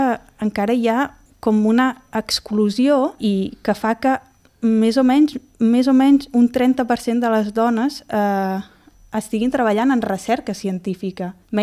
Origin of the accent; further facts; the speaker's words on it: Sant Pol de Mar, Catalonia, Spain; jo sóc filla de Sant Pol, vaig estudiar a l'escola pública de Sant Pol, a l'escola Sant Pau, vaig fer l'ESO, vaig ser la primera generació que va fer l'ESO a l'Institut Bisbe Sevilla